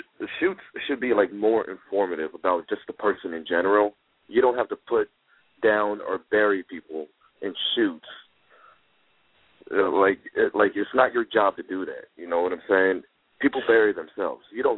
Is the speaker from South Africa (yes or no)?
no; San Diego, California, United States; and then I'm from San Diego.